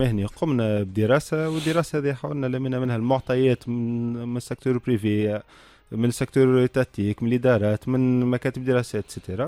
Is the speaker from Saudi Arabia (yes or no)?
no; Tunisia; احنا اليوم الكهرباء عندنا في تونس